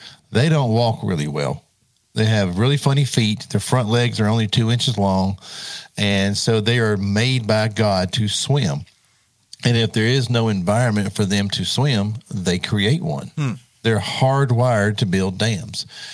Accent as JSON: {"language": "English", "region": "South Carolina", "country": "United States", "tie": "born or raised there", "said": "here in my home state in South Carolina"}